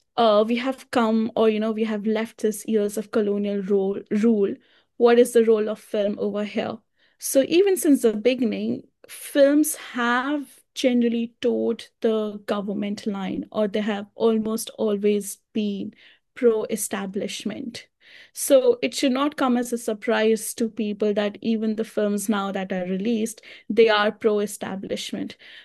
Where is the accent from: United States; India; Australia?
India; now in London, United Kingdom; The thing is, I'm originally from India, and I grew up watching films.